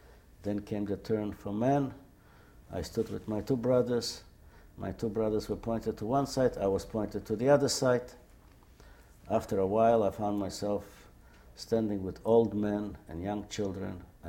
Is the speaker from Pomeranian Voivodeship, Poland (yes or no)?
no; Warsaw, Masovian Voivodeship, Poland; English is a second language; I said, I'm from Warsaw.